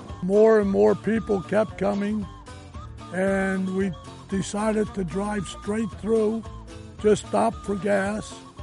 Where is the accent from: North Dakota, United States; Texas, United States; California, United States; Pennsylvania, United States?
Pennsylvania, United States; Bath; I'm from Bath, PA. That's probably 2 hours north of Philadelphia.